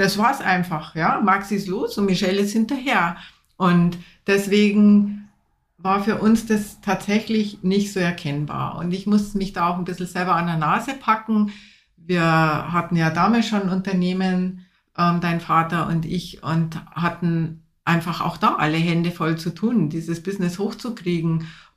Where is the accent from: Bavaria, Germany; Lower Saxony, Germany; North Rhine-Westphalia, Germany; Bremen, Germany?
Bavaria, Germany; wir sind in Bayern aufgewachsen, in einem sehr kleinen Ort, der sehr religiös ist, wo auch man sehr an Traditionen hängt